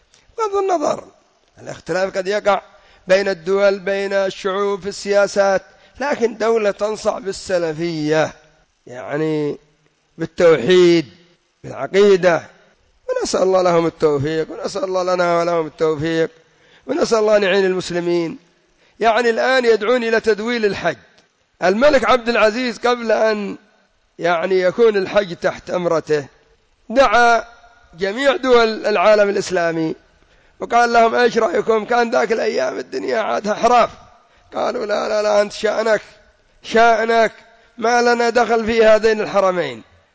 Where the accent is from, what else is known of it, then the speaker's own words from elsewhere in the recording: Yemen; أقول لكم والله لو كانت عندنا في اليمن ما يستطيعوا يدوروا الحمامات